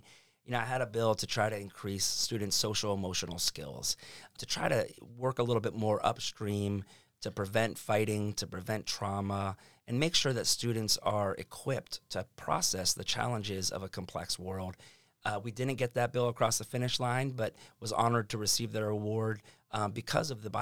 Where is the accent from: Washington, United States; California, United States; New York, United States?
Washington, United States; Edmonds; I grew up in Edmonds. I went to Western Washington University for undergrad